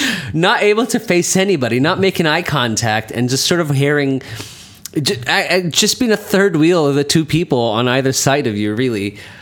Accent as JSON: {"language": "English", "country": "Pakistan", "said": "We're Pakistani. We always have somebody that sings"}